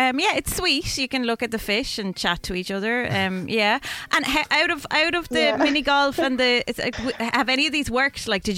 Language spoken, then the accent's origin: English; Wexford, Leinster, Ireland; I tell you now, hon, I'm from Wexford and I never picked a strawberry in my life.